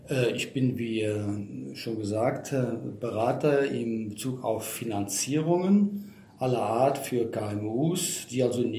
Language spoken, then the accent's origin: German; Cologne, North Rhine-Westphalia, Germany; now in Berlin, Germany; weil ich aus Berlin bin, Berlin mein Büro habe, im Wesentlichen der Schwerpunkt Berlin, aber durch meine Herkunft, und das hört man vielleicht auch, bin ich Kölner